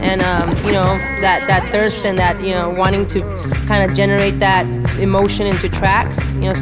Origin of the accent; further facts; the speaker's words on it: Inglewood, California, United States; I grew up in Lenox, Inglewood, California.